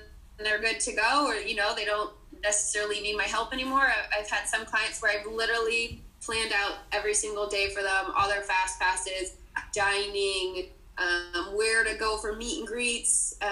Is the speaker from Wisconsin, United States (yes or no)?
no; Florida, United States; And throughout the years of me being born and raised in Florida, of course, throughout the years I've been to Disney, I don't even know how many times I've been.